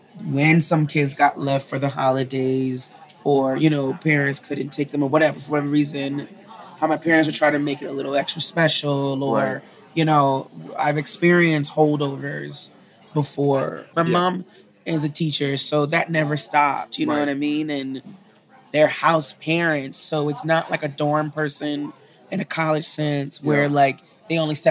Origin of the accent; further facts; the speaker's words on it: Philadelphia, Pennsylvania, United States; So I grew up in Philadelphia. And then in eighth grade, my parents got a job.